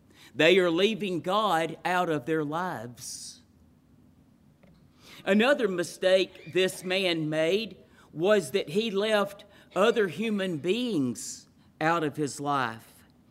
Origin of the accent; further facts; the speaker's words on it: Montgomery, Alabama, United States; Mentioned a while ago that I am from Alabama, born and raised in the particular area is Montgomery. Have lived Tuscaloosa, quite a few places in Alabama.